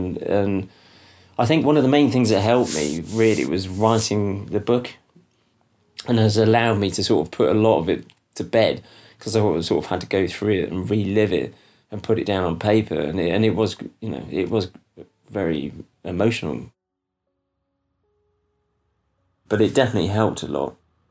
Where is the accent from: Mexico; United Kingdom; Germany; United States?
United Kingdom; also born or lived in Ecuador; I was coming back to my own culture, you know, being British.